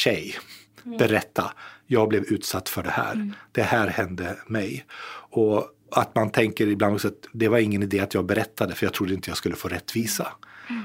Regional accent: Umeå, Västerbotten County, Sweden; Jag är ju själv från Umeå i norra Sverige.

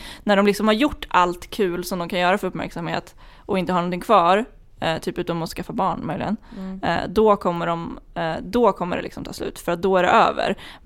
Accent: Flen, Södermanland, Sweden; Min hemstad.

